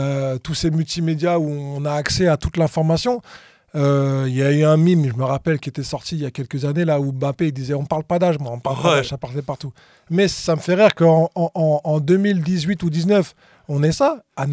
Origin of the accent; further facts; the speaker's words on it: France; réside à Paris. Même si je passe beaucoup de temps à l'étranger, aux USA ou en Afrique, j'ai quand même un pied à terre en France. Je suis connecté avec la France. Ça reste là d'où je viens.